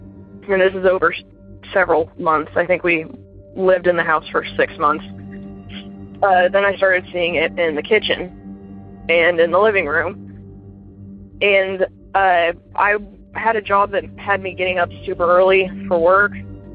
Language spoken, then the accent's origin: English; Midwest, United States; I'm from the Midwest. I grew up in a Victorian house that was crazy haunted